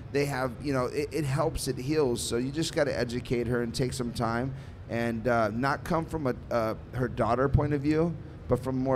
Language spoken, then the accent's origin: English; United States; we're from the United States. There's no way that we would start talking about medicinal cannabis. We're too conservative.